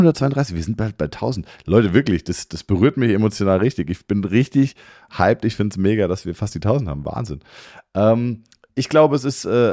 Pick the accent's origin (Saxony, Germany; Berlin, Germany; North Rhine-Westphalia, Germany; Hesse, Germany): Hesse, Germany; Groß-Gerau; Und es gab in Groß-Gerau, wo ich aufgewachsen bin